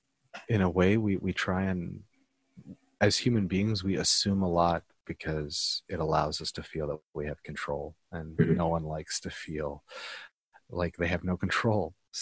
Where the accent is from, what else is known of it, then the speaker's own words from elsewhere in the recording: United States; there were so many other influences, just, you know, growing up in America that I didn't even recognize